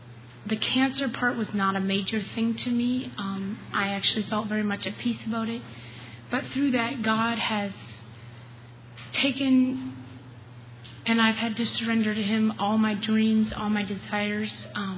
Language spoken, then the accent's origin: English; Wisconsin, United States; I'm from Wisconsin.